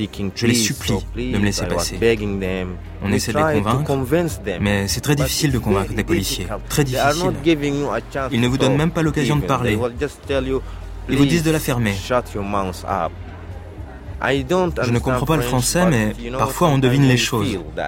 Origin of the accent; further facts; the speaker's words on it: El Geneina, West Darfur, Sudan; now in Italy; Je viens de l'état du Darfour occidental, de la ville d'Al-Janina. Je suis arrivé ici en Italie il y a environ 2 semaines.